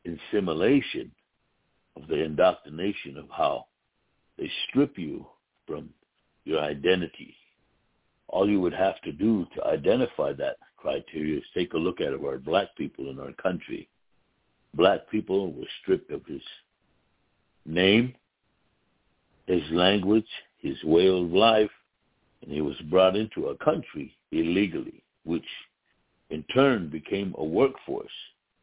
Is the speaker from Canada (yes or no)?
no; Pine Ridge, South Dakota, United States; I was born here on the Pine Ridge Indian Reservation, outside the Pine Ridge Agency, in the lateral parts of June 25th, 1957.